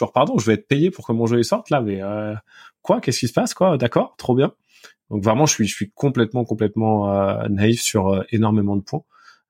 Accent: Poitiers, Nouvelle-Aquitaine, France; j'ai grandi à Poitiers, à côté de Poitiers

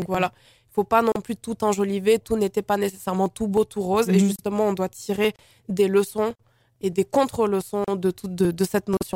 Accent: Dakar, Senegal; born there; je suis née à Dakar. Je retourne quasiment tous les 6 mois.

